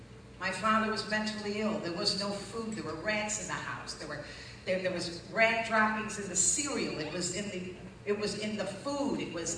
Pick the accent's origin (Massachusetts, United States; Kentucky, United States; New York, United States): New York, United States; Buffalo; I'm from Buffalo, New York, people. I mean, the lake effect is like 13 below.